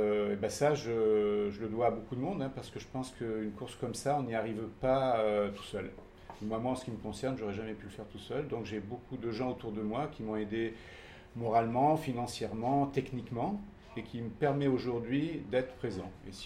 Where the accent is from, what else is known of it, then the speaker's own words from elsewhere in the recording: Apt, Provence-Alpes-Côte d'Azur, France; je viens du Vaucluse, hein, au pied de Apt, exactement, au pied du Luberon.